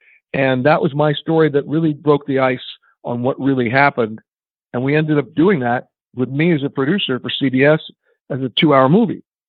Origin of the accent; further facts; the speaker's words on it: Manhattan, New York, United States; No, I grew up in Manhattan. I'm a New York City boy.